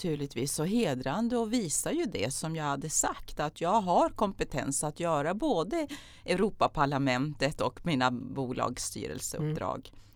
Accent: Norrland, Sweden; Så säger jag så här, vet du, jag är från Norrland.

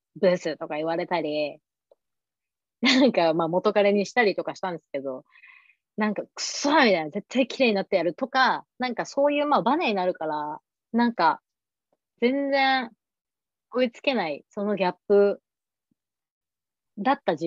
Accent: Chiba, Japan; 千葉出身なんですけど

